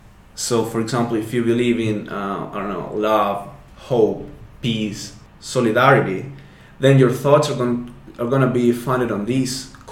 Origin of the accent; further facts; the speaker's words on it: Argentina; English is a second language; So I'm from Argentina. I live in North Argentina.